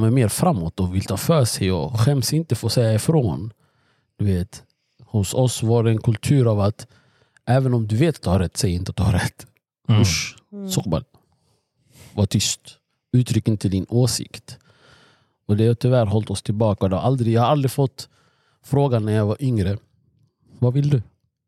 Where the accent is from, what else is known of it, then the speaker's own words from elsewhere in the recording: Eritrea; now in Sweden; jag kan bara relatera till mig som eritrean